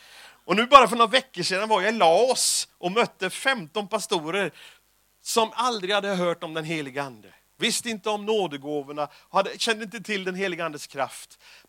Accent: Sweden; Och jag är ju svensk

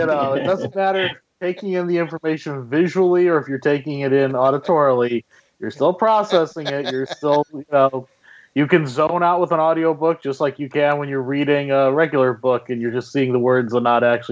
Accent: Ohio, United States; born there; on a trip from Louisiana up to where I was born outside of Cleveland, Ohio.

